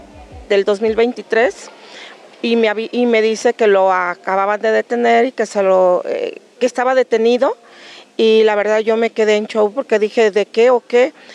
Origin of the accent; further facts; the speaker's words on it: Tuxpan, Jalisco, Mexico; a otro día, me vine a Guadalajara, porque yo soy de Tuxpan, me vine a Guadalajara